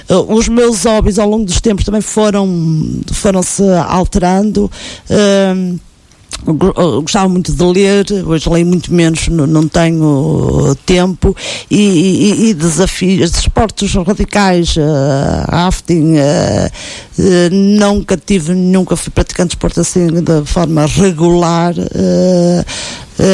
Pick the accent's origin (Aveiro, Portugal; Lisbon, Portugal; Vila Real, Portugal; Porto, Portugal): Aveiro, Portugal; Santa Maria da Feira; also born or lived in Viseu; minha mãe, para sentir-se mais confortada, portanto, e acompanhada, teve-me em Viseu. Mas meus pais já viviam cá e eu, portanto, passei toda a minha infância, adolescência em Fienze, até casar. Depois, portanto, segui o trajeto de qualquer jovem de Santa Maria da Feira, estudei.